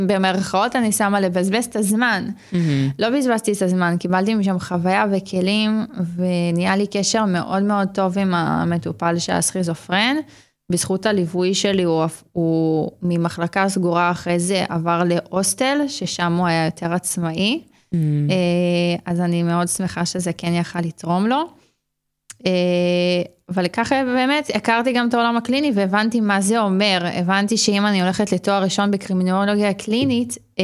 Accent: Nahariya, Northern District, Israel; אני מנהריה, כמו שאמרתי

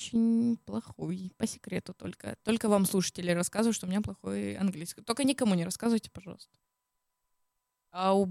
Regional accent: Odesa, Odesa Oblast, Ukraine; Я из Одессы, как и Давид. Мы с одного города, с одной улицы.

